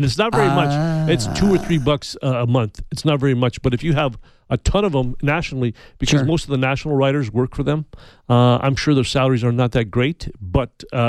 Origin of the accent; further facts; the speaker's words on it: Santa Fe, New Mexico, United States; back when I grew up in Santa Fe, we've talked about that before